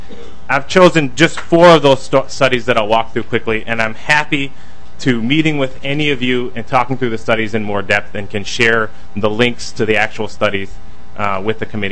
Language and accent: English; Minnesota, United States; And as a Minnesota native, that's both shocking and embarrassing to me.